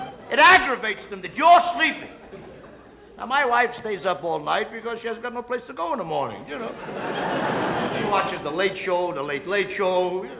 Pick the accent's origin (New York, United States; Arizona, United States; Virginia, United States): New York, United States; Now, I come from the Lower East Side of New York.